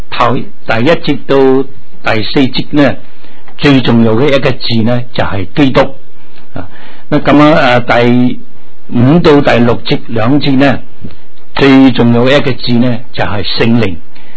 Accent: China; 所以我们中国人有一个成语啊，叫做什么？

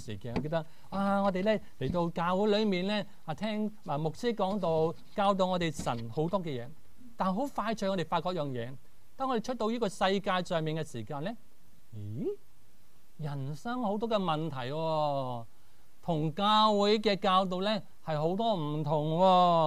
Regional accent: Hong Kong; 香港我哋从香港嚟嘅

